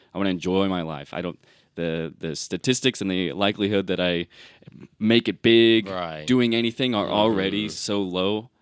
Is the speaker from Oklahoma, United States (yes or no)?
yes; Sulphur, Oklahoma, United States; now in Norman, United States; I grew up in Oklahoma. I grew up in Sulphur, Oklahoma. Oh, okay. And I moved here, or I moved to Norman, rather, in 2020.